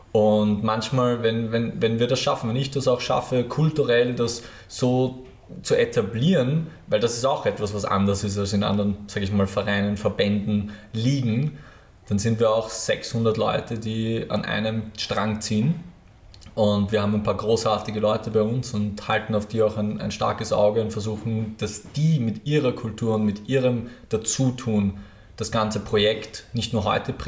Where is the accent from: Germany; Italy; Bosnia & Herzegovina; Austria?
Austria; Lower Austria; Absolut, ich bin ja selber Niederösterreicher